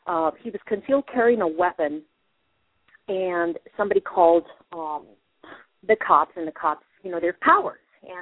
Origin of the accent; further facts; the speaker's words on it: Gary, Indiana, United States; now in Indianapolis, United States; I didn't know that because I was raised in Gary, Indiana, and it was always Central time when I grew up.